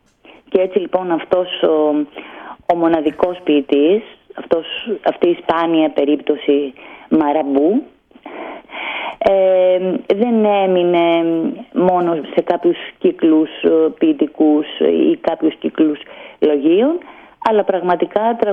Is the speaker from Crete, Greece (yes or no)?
no; Chios, North Aegean, Greece; Και σαν χιώτισσα, σαν δέρα χιώτισσα, που αγαπώ πάρα πολύ τον τόπο μου